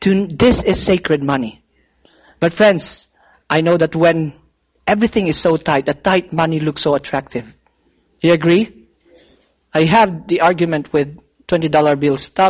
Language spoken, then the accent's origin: English; Philippines; as a Filipino, I bring my calculator and try to convert the currency into Filipino peso.